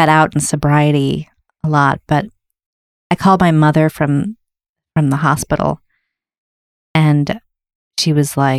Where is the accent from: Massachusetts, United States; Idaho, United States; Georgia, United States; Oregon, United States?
Massachusetts, United States; Wayland; also born or lived in Newton / Seattle; I was born in Newton, and then we moved to Seattle. And we moved to this town called Wayland, Massachusetts, mm-hmm. and it was like an all-white town